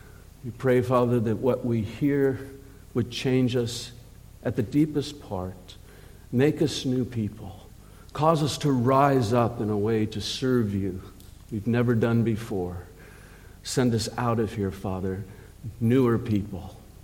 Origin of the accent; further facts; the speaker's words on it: Hollywood, California, United States; born there; although I was born in Hollywood